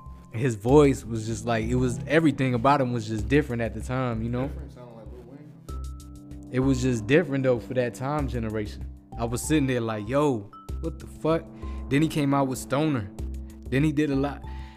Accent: Boston, Massachusetts, United States; I'm from Boston. I can't be anybody else.

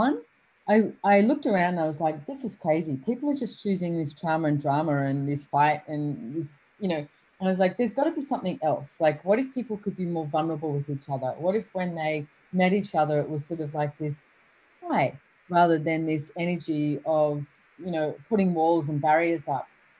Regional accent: Sydney, New South Wales, Australia; So, I grew up in Sydney and Port Hacking River.

